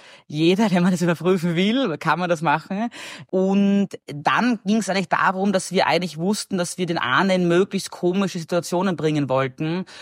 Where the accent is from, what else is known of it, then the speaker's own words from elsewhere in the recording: Austria; Das habe ich noch nie gemacht als Österreicher.